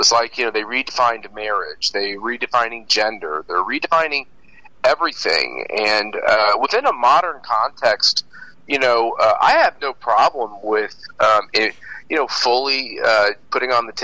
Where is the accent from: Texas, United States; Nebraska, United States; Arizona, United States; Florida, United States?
Texas, United States; Houston; also born or lived in Kansas; the America that I grew up with in Kansas and Houston, Texas, and the places I grew up